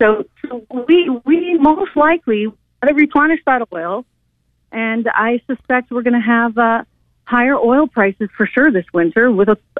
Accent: United States; I'm a little bit hurt as an American because I grew up with this ideal that, you know what, we can talk and we can have honest discussions

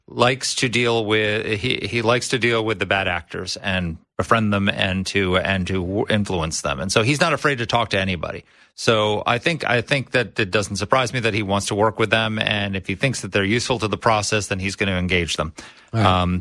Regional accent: New York City, New York, United States; So my favorite mayor growing up in New York City was Ed Koch.

